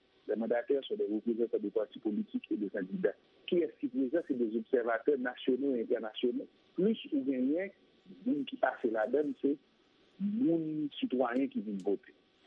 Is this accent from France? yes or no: no; Haiti; Deuxièmement, en tant qu'Haïtien, qui a des positions en plus et qui suit l'actualité